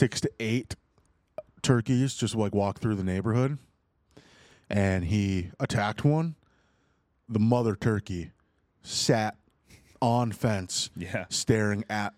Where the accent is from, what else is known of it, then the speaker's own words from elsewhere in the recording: North Dakota, United States; Every home game, I'm from North Dakota.